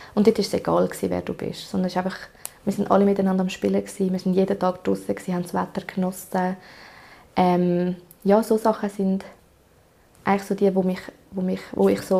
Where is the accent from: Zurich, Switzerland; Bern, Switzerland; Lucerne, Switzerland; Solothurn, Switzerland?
Lucerne, Switzerland; now in Aargau, Switzerland; ich bin im Kanton Luzern aufgewachsen. Und nachher sind wir in meiner letzten Klasse ins Aargau gezügelt.